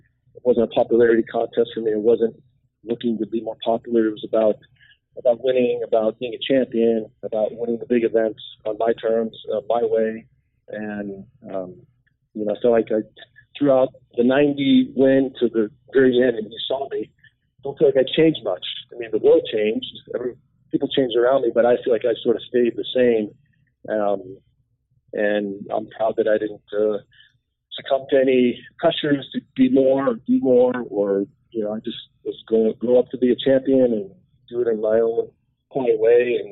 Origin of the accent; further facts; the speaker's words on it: United States; being an American, the city, the energy of the place.